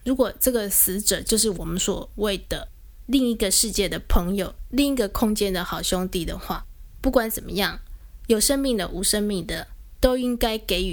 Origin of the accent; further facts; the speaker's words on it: China; 如果七月是我们中国人拿来对往生者的一项尊敬